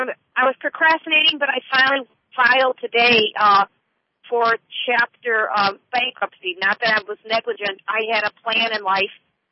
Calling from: Cocoa Beach, Florida, United States; And I'm calling from Florida. Donna, I'm by Cocoa Beach.

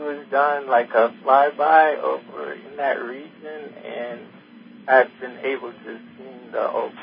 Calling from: San Antonio, Texas, United States; I'm calling from San Antonio, Texas.

